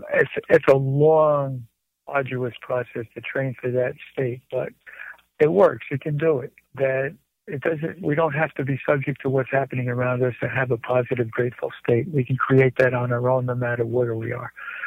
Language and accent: English; New York City, New York, United States; I was raised in New York City in the wintertime, and my grandfather's dairy farm about 200 miles from there, upstate New York, in the summer.